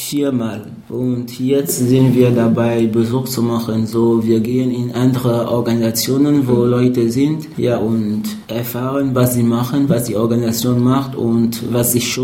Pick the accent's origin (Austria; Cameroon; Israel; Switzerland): Cameroon; Balevin, West; German is a second language; also born or lived in Douala; ich komme aus Kamerun. Ich bin im Westkamerun geboren, nämlich in Balevin. Das ist ein Dorf in der Nähe von Tchang. Und nach dem Abitur bin ich in Douala umgezogen, wo ich Germanistik an der Universität von Douala studiert habe.